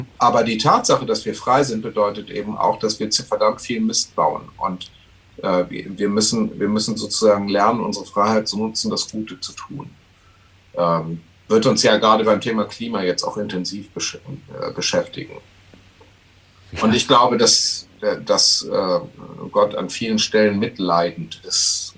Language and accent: German; Lower Saxony, Germany; als Jugendlicher in der Lüneburger Heide tief im letzten Jahrtausend